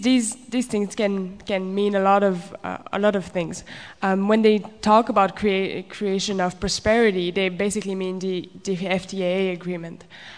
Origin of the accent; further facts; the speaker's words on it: Quebec City, Quebec, Canada; and I'm from Quebec City.